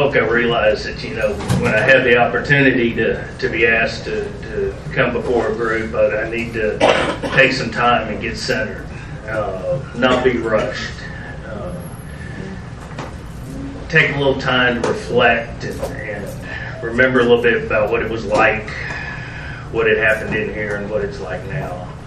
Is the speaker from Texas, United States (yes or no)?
yes; San Antonio, Texas, United States; I was born here in San Antonio, went to Alamo Heights High School, was surrounded by people that came from a lot of privilege